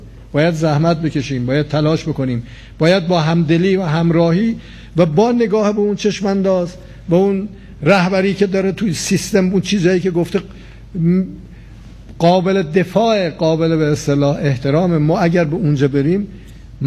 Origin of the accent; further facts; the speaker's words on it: Iran; من به عنوان یک ایرانی دلم نمیخواد بچه های ما و نوه های ما در آینده یک زمین سوخته و یک طبیعت از بین رفته رو تحویل بگیرن